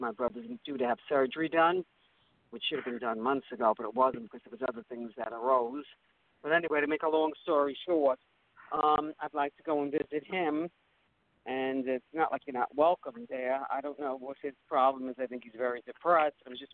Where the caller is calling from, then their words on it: Brooklyn, New York, United States; Brooklyn, New York.